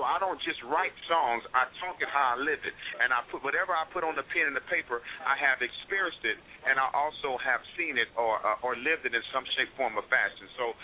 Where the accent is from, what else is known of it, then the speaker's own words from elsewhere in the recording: California, United States; because I'm from the Bay Area, where we see it all the time.